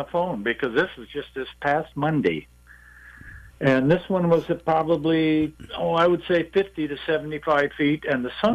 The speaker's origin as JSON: {"language": "English", "region": "California", "country": "United States", "said": "And I'm from California, and I've been coming to Maine for 40 years."}